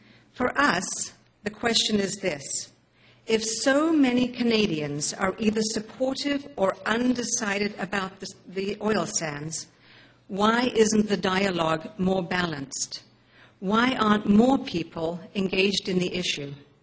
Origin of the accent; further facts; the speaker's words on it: Malawi; I grew up in Malawi. It's one of the poorest countries in Africa.